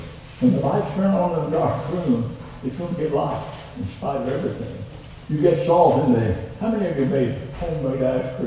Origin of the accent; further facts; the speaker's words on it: United States; If I'd insisted, now I'm American, drive on the right.